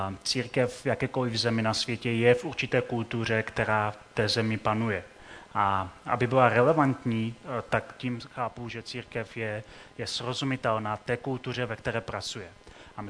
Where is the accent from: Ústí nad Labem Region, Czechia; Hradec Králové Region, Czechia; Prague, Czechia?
Hradec Králové Region, Czechia; Hradec Králové; Velmi zdaleka, přijel jsem z Hradce Králové.